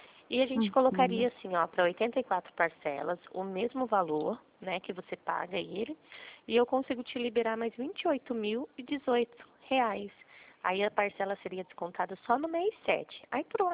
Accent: Rio Claro, São Paulo, Brazil; Rio Claro, interior de São Paulo

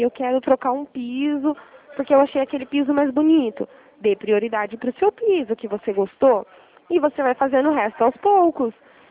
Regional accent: Araras, São Paulo, Brazil; Sou de Arara, São Paulo

